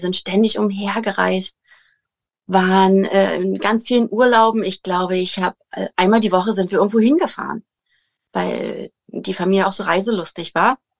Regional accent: Potsdam, Brandenburg, Germany; Wir kommen aus Potsdam

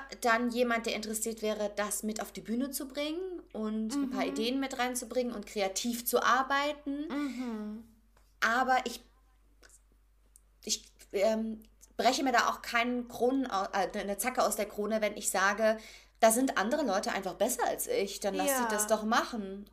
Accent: Rhineland, Germany; ich komme aus dem Rheinland, da würde man Kathi sagen.

